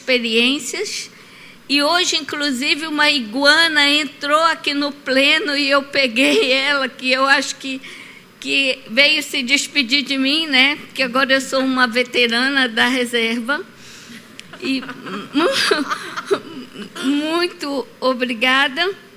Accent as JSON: {"language": "Portuguese", "town": "Loanda", "region": "Paraná", "country": "Brazil", "tie": "born there", "said": "ele é conhecido em Loanda como um prefeito, digamos, um dos mais, dizem o mais honesto que minha cidade já teve."}